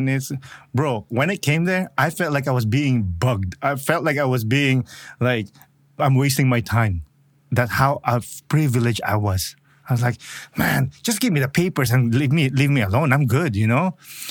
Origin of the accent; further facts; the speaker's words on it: Philippines; now in Canada; I grew up in the Philippines